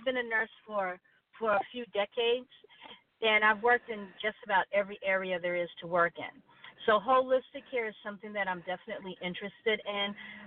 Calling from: New York, United States; the nurse

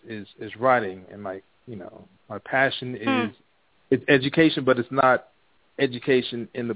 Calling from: New York, United States; from New York.

